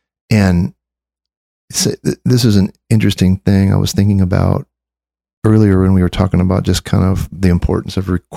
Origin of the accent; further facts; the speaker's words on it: Michigan, United States; I grew up in Michigan.